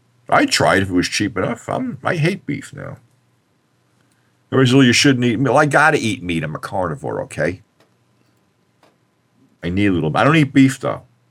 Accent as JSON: {"language": "English", "region": "New Jersey", "country": "United States", "said": "We're from Jersey, you know. That's a Jersey thing, you know."}